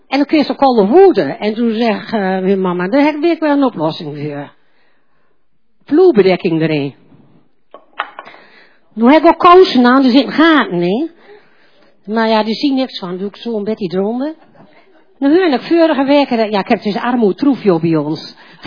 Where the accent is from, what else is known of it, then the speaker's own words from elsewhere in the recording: Uden, North Brabant, Netherlands; geboren van Hel. En ik kom in Uden, ik ben geboren en getogen in Uden, maar ik ben toch halfheerders. Ja, want mijn moe kan buteerden.